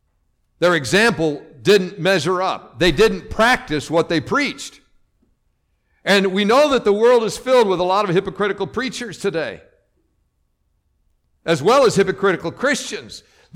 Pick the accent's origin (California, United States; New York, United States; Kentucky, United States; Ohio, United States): Kentucky, United States; Berea; We're from Berea, Kentucky.